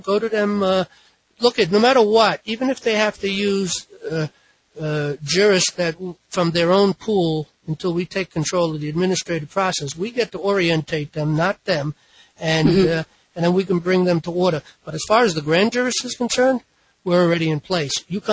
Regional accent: New York, United States; I'm from New York, so I'll speak of New York.

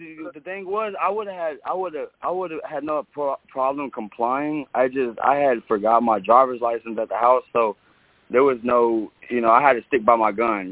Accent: Houston, Texas, United States; But I'm out of Houston. I'm from Houston, and I've dealt with.

